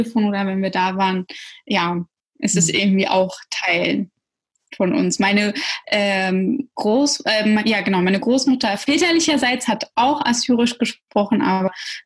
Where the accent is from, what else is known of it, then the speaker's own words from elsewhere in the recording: Russia; born there; first language Russian; German is a second language; Genau, also ich bin auch in Russland geboren. Und war auch dort im Kindergarten und ich bin eigentlich zuerst mit Russisch aufgewachsen